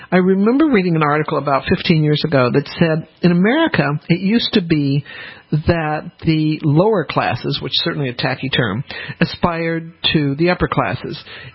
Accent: the South, United States; accent: Southern; My southern accent comes out much more.

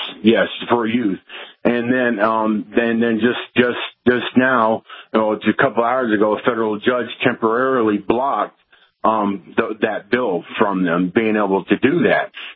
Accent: Florida, United States; I'm from Florida.

